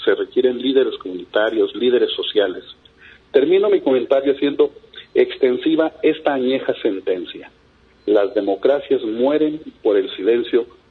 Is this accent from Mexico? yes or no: yes; Mexico